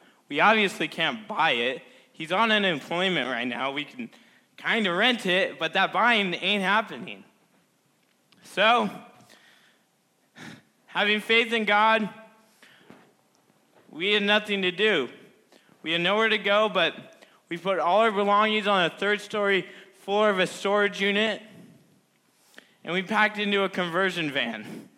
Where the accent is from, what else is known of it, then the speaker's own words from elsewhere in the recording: Irvine, California, United States; born there; So I was born in Irvine, California. Who knows where that is?